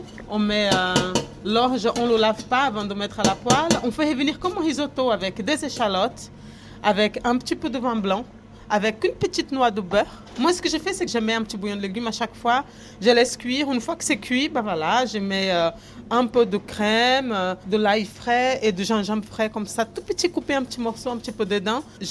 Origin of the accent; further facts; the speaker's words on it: France; French is a second language; J'ai un petit accent, mais je suis française. J'ai un passeport, moi aussi.